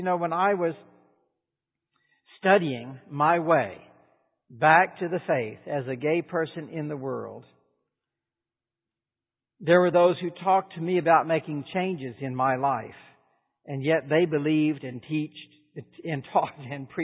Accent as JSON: {"language": "English", "region": "the South", "country": "United States", "tie": "born or raised there", "said": "I was raised in the South"}